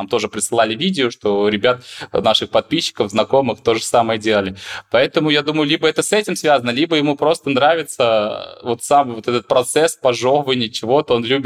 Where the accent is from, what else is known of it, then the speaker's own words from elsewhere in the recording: Moscow, Russia; мы сами из Москвы, приехали на зимовку и на лето в Анапу как раз-таки в где-то 13, по-моему, января.